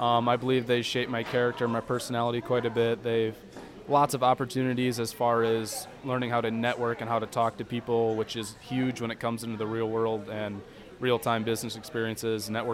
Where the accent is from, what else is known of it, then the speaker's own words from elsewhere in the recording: Iowa, United States; I am from Northwest Iowa. I grew up on a family greenhouse business.